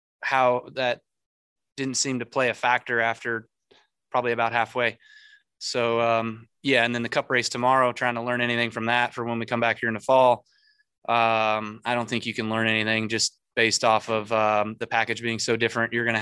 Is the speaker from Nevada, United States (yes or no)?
yes; Las Vegas, Nevada, United States; I'm obviously from Las Vegas, Nevada, and there's a lot of shows out there.